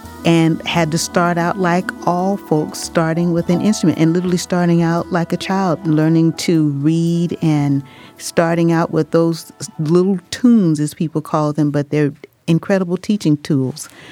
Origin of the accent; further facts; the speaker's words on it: Compton, California, United States; also born or lived in Okinawa, Japan; I was 9 years old, growing up in Compton. We had just moved to Compton, literally from Asia. We had been living in Okinawa.